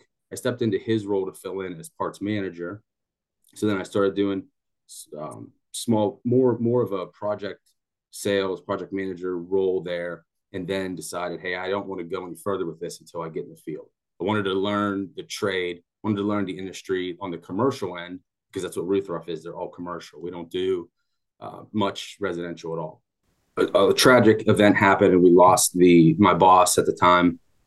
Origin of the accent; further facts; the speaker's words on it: Imperial, Pennsylvania, United States; now in McDonald, United States; I grew up in Imperial, live in McDonald now with my family, my wife, Carrie, three kids.